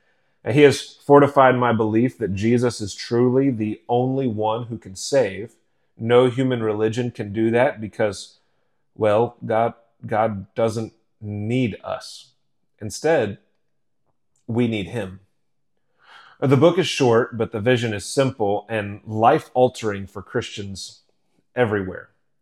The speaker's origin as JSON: {"language": "English", "country": "United States", "tie": "born or raised there", "said": "I was raised in America, where ministry was about being a personality"}